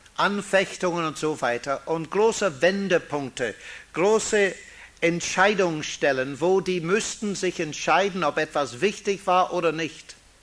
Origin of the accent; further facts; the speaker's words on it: Freiburg, Baden-Württemberg, Germany; während dieser Woche in Freiburg, meine alte Heimatstadt, noch einmal etwas Zeit zu verbringen.